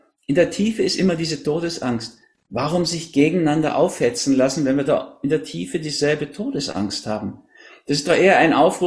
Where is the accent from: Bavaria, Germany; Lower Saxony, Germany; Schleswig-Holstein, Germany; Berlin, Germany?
Berlin, Germany; also born or lived in Hamburg; Ich bin so eine Mischung aus Berlin und Hamburg, in Berlin geboren.